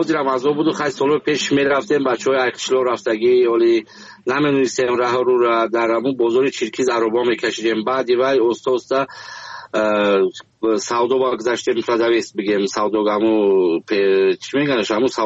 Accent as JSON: {"language": "Persian", "country": "Afghanistan", "said": "خودم از افغانستان هستم."}